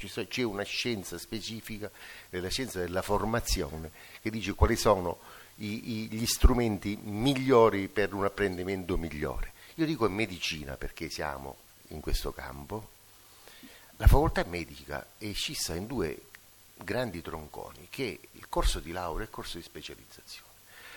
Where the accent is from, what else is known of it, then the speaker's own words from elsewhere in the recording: Ragusa, Sicily, Italy; Noi nel profondo sud, io vengo da Ragusa per chi lo sa, tutti lo sanno, sta sotto Tunisi.